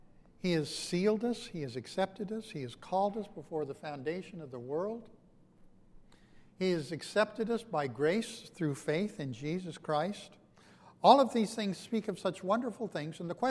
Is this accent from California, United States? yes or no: yes; Long Beach, California, United States; about my growing up in Long Beach